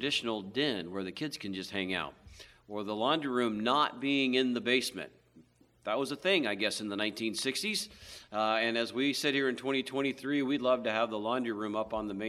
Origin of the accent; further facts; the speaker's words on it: Cincinnati, Ohio, United States; I hail from Greater Cincinnati.